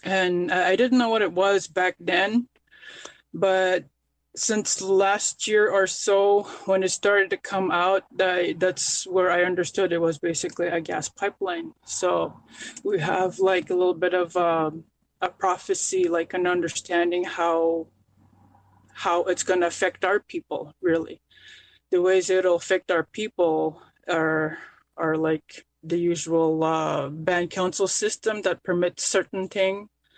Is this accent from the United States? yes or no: no; Barrier Lake, Quebec, Canada; I was raised in Barrier Lake, which is also known as Rapid Lake. I used to live with a community there till I was maybe 14, 15 years old.